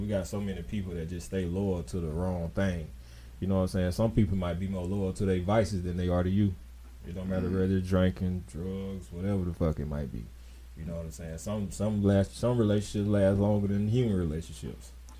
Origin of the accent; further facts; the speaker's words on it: Columbus, Ohio, United States; In Columbus, my hometown.